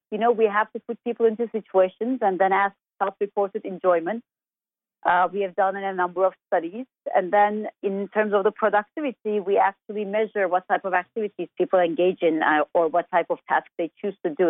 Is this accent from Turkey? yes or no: yes; Turkey; moved away as an adult; now in United States; I am originally from Turkey, and I lived about the first 20 years of my life there. And then I moved to the U.S.